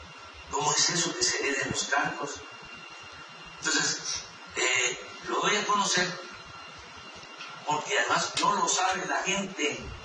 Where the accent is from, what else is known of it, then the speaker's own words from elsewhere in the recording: Tepetitán, Tabasco, Mexico; soy originario de Tepetitán, Macuspana, a Tabasco, a mucho orgullo.